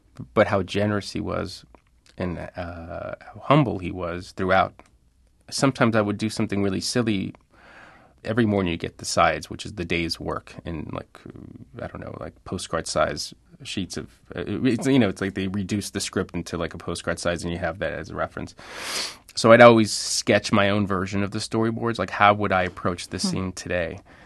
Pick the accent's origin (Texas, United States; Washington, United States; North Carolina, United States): Texas, United States; Laredo; Even though I was raised on the American side, all my family was on the Mexican side. My grandparents were on the Mexican. So you go back and forth daily.